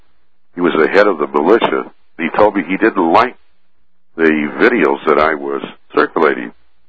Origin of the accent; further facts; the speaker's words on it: Michigan, United States; Yeah, I'm from Michigan, and I have circulated in my area probably hundreds